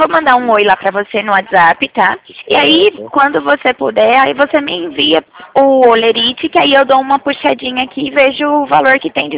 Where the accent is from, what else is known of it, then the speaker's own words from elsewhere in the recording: São Paulo, Brazil; born there; eu hoje nasci em São Paulo, mas morei muito tempo aí.